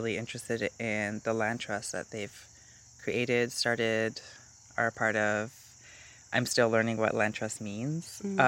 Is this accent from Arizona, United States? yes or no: no; Albuquerque, New Mexico, United States; Yes, I came in from Albuquerque.